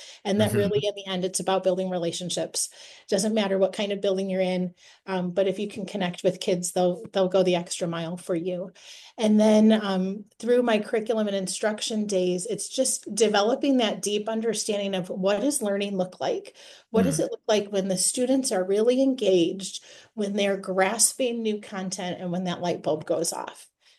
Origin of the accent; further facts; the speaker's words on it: Woodstock, Illinois, United States; I am a transplant from Illinois. So if you know where Lake Geneva is, If you go just south of there into Illinois, there's a little town called Woodstock, which is where I'm from.